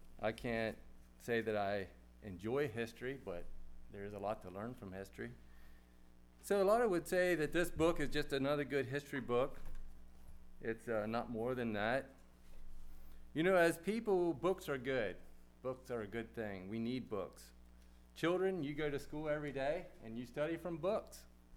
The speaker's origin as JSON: {"language": "English", "town": "Chambersburg", "region": "Pennsylvania", "country": "United States", "tie": "born or raised there", "said": "I grew up in Chambersburg."}